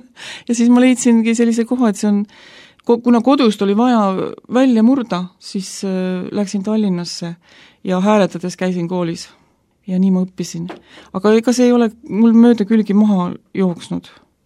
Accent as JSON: {"language": "Estonian", "town": "Tartu", "region": "Tartu County", "country": "Estonia", "said": "Ma olen Tartust, ma olen elusõnakogudusest ja nüüd juba ligi 30 aastat usklik"}